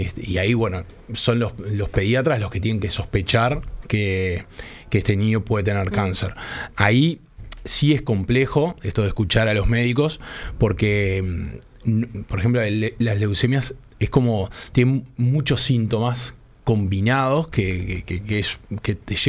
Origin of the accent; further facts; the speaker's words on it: Uruguay; para nosotros como uruguayos creo que es un orgullo